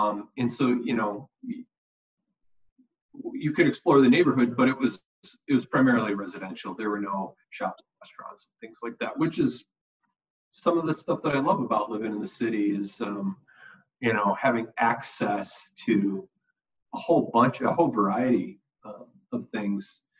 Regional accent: Schaumburg, Illinois, United States; And I grew up in Schaumburg, Illinois, kind of typical suburban upbringing.

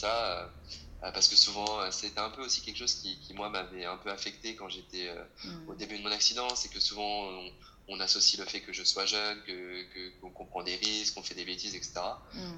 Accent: Tours, Centre-Val de Loire, France; moved away as an adult; Et moi, à la base, je suis originaire de Tours. Et je suis parti vivre donc, sur la Côte d'Azur au moment de mes études.

